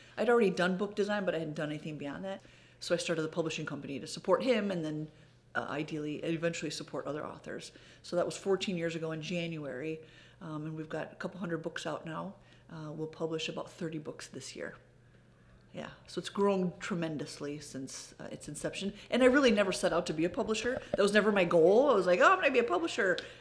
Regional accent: Madison, Wisconsin, United States; now in Mineral Point, United States; I grew up outside Madison.

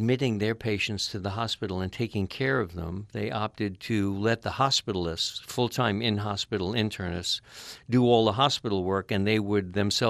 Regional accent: New York City, New York, United States; I grew up in New York City. I went through the public and free school system from kindergarten through medical school.

